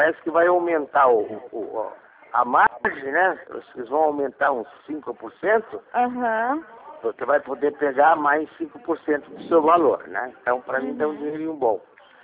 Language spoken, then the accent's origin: Portuguese; São Roque, São Paulo, Brazil; eu sou aqui de São Roque.